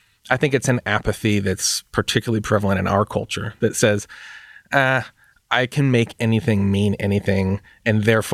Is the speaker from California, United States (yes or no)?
yes; Los Angeles, California, United States; I'm from California and specifically from LA.